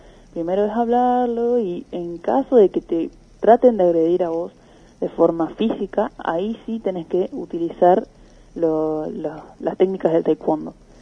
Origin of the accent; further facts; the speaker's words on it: Puerto Iguazú, Misiones, Argentina; Sí, soy acá de Puerto Iguazú.